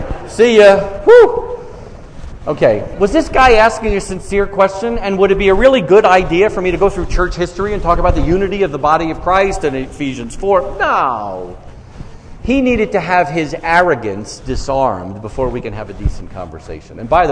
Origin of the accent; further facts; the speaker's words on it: New York, United States; I fully acknowledge that I am from New York and I'm Jewish.